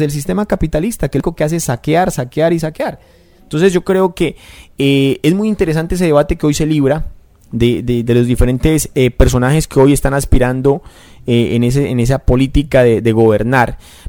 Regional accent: Putumayo, Colombia; reconocernos como somos nativos de esta Amazonía, como seres amazónicos en el caso putumayo, pero también en el caso de Colombia, como colombianos

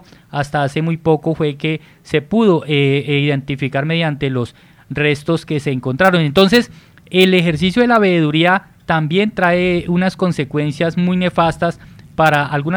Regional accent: Armero Guayabal, Tolima, Colombia; el municipio de Armero Guayabal, pues de donde soy oriundo

